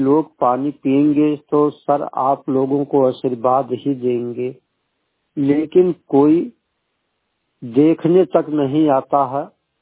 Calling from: Magangaon, Uttar Pradesh, India; हम बात करते हैं ग्राम मगनगांव पोस्ट रामनगर सेमरा थाना नवाबगंज तहसील नानपारा और जनपद बहराइच।

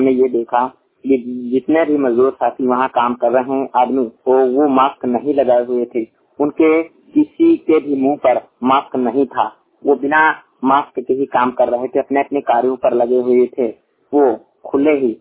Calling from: Banda, Uttar Pradesh, India; श्रमिक वाणी रिपोर्टर जिला बांदा उत्तर प्रदेश से।

